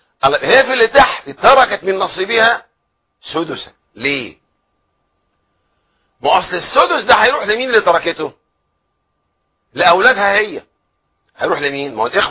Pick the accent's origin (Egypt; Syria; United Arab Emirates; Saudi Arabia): Egypt; بمسألة الوصية الواجبة الشهيرة عندنا في مصر